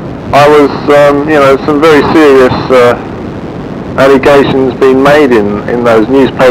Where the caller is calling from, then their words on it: England, United Kingdom; I'm phoning from England